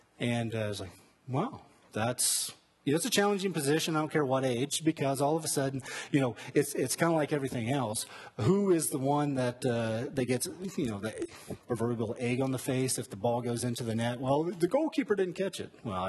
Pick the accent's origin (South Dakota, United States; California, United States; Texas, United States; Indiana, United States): Indiana, United States; I grew up in Indiana, right? And John Wooden was like a legend. Of course, he's from Indiana, so that's probably something to do with it. But I grew up in a small town, Indiana, graduated from Purdue University.